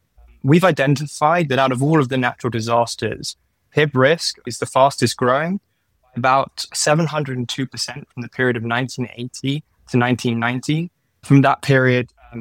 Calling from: London, United Kingdom; I'm calling from London.

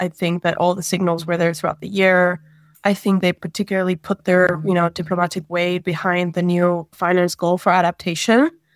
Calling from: Brussels, Belgium; Hi, yes, I'm calling from Brussels

